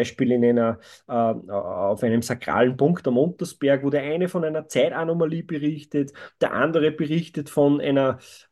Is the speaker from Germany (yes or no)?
no; Austria; Und so habe ich damals auch mit einem Studium begonnen zum psychologischen Berater und bei uns in Österreich.